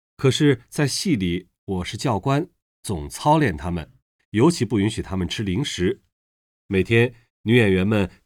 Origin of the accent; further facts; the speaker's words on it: Xinjiang, China; 对于我来讲，新疆的饭菜都是美味佳肴，因为我是新疆人嘛。